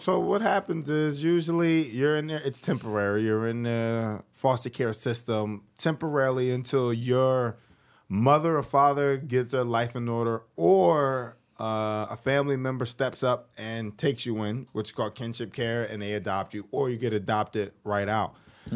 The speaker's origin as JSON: {"language": "English", "town": "Philadelphia", "region": "Pennsylvania", "country": "United States", "tie": "born or raised there", "also_born_or_lived": "Scranton", "said": "I bounced all around. I lived all over Pennsylvania, but I was born and raised in North Philly. Like 32nd and Norris, like that's where my grandmother and all them were from."}